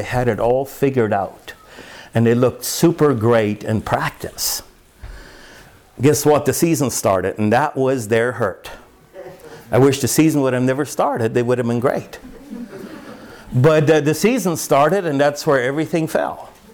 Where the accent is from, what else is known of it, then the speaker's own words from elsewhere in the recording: Ontario, Canada; I was born in Southern Ontario and lived there for a number of years.